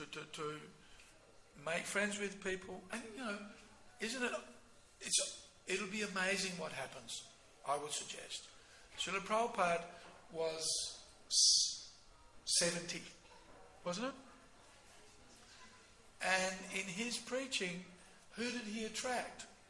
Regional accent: Australia; Oh, I'm an Indian. So what? I'm an Australian. Isn't it ironic? I'm an Aussie.

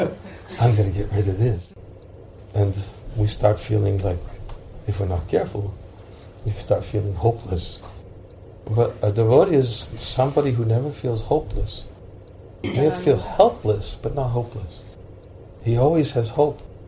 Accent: United States; I was born and raised in America, the land of rugged individualism

